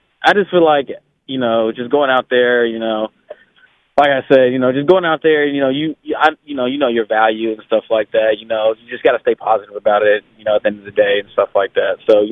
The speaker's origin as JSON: {"language": "English", "town": "Cincinnati", "region": "Ohio", "country": "United States", "said": "because I'm from Cincinnati, the hometown team, so the Bengals."}